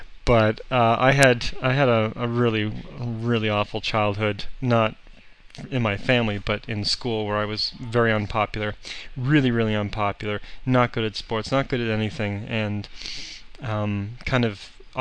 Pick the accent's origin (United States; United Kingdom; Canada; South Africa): Canada; I'm Canadian.